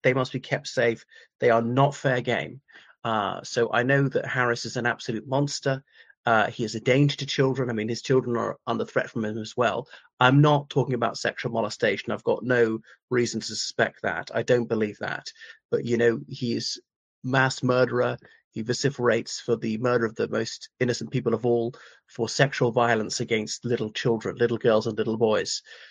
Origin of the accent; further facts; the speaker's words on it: Ireland; from Ireland.